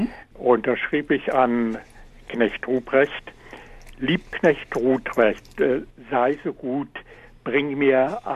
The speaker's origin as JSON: {"language": "German", "country": "Germany", "second_language": "German", "moved": "yes", "lives_now": "Canada", "said": "Gewiss, ich bin ja immer Deutscher geblieben. Ich habe die kanadische Staatsangehörigkeit natürlich, aber ich bin Deutscher geblieben in der Denkweise, in der Art, in den Dingen, die ich sehe, ein großer Unterschied hier."}